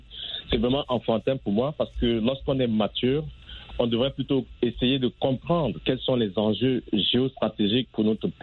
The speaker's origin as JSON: {"language": "French", "country": "Cameroon"}